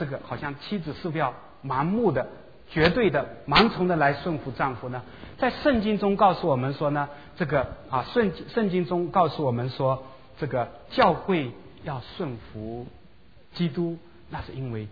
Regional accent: China; 就我们中国人很经常讲的一个就是叫做什么呢？叫做夫唱妇随啊

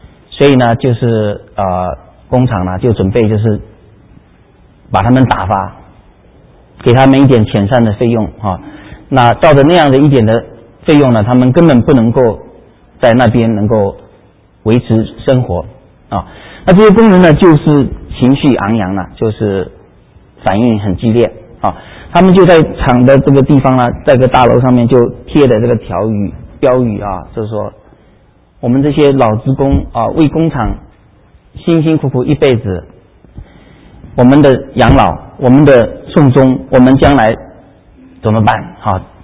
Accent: Fujian, China; born there; 就回到我父母原来工作和生活，我也是我出生的地方，到那个一个小的山城的里面去，到老家去啊

